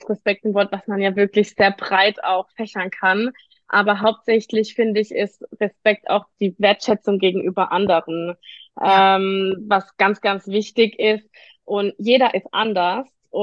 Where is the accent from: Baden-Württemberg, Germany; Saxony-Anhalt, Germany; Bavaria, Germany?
Baden-Württemberg, Germany; bin 24 Jahre alt. Ich komme aus dem Rhein-Neckar-Kreis in einem kleinen Örtchen, was wahrscheinlich eh keiner kennt, weil wir eine ganz kleine Gemeinde sind, ist aber auch ganz schön am Feld und gemütlich. Ich fühle mich da sehr wohl